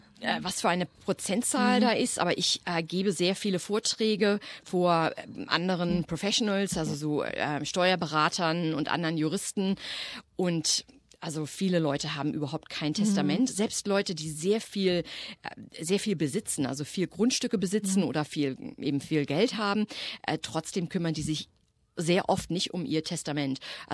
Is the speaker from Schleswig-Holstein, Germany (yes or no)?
yes; Flensburg, Schleswig-Holstein, Germany; moved away as an adult; now in Australia; Also ich bin 1995 nach Australien ausgewandert. Ich komme ursprünglich aus Flensburg, an der dänischen Grenze. Bin da zur Schule gegangen, ich habe eine Waldorfschule besucht und habe dann in Passau in Bayern Jura studiert.